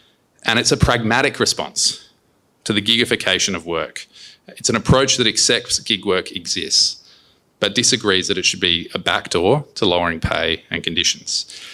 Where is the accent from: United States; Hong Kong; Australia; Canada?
Australia; South Australia; Even my home state of South Australia recorded its lowest unemployment rate ever of just 3.2%.